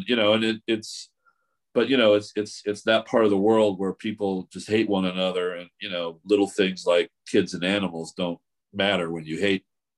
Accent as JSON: {"language": "English", "town": "Baltimore", "region": "Maryland", "country": "United States", "tie": "born or raised there", "lives_now": "Washington, United States", "said": "I grew up in Baltimore and I live in DC."}